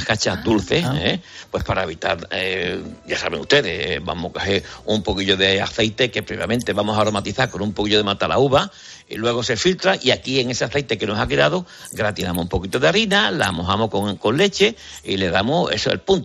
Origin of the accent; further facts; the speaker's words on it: Andalusia, Spain; accent: Andalusian; nuestro acento andaluz, especialmente el de Cádiz